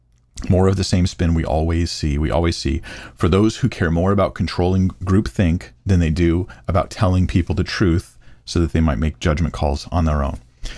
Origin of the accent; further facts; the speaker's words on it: United States; even political leaders in our own country, as an American, calling for political violence